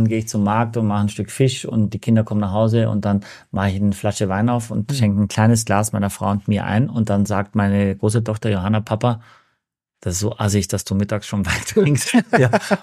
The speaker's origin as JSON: {"language": "German", "country": "Austria", "lives_now": "Hamburg, Germany", "said": "Nein, weil ich sehr stolz darauf bin, dass ich aus Österreich komme, ja."}